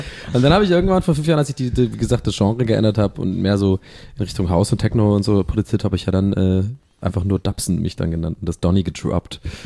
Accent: Dublin, Leinster, Ireland; Und ich komme ja aus Dublin

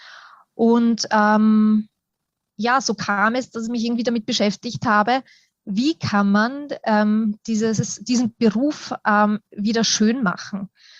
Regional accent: Schwechat, Lower Austria, Austria; Und ich komme aus Schwechat, also im schönen Niederösterreich wohne ich.

